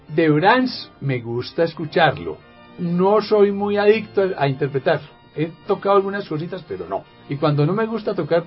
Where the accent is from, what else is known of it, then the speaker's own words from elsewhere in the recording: El Carmen de Viboral, Antioquia, Colombia; born there; Yo nací en el Carmen de Viboral. Mi mamá era de Girardota